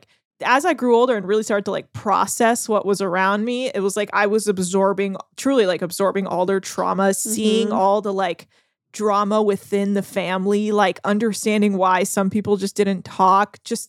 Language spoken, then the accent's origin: English; United States; born there; And it's like, I'm American. Right. I was born here.